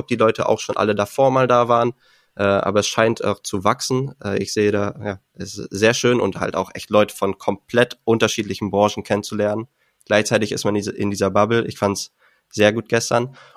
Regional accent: Minden, North Rhine-Westphalia, Germany; Ich komme aus Minden, Westfalen, das ist nördlich NRW an der Grenze zu Niedersachsen, ungefähr eine Stunde zwischen Bielefeld und Hannover.

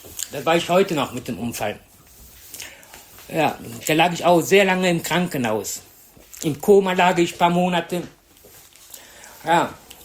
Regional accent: Cologne, North Rhine-Westphalia, Germany; born there; Ja, ich bin in Köln geboren worden.

